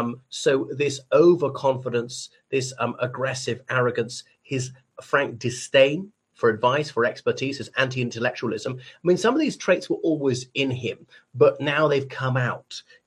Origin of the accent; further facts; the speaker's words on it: Ireland; from Ireland.